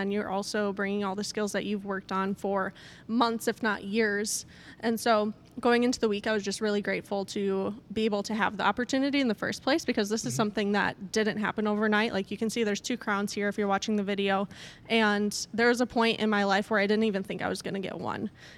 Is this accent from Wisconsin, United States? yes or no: yes; Mondovi, Wisconsin, United States; I'm actually from the Eau Claire, Wisconsin area. If you've if you're familiar with the area, it's called Mondovi, Wisconsin.